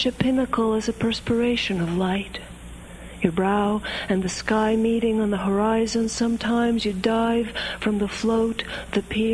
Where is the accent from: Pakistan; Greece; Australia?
Greece; now in New England, United States; I was born and raised in Greece.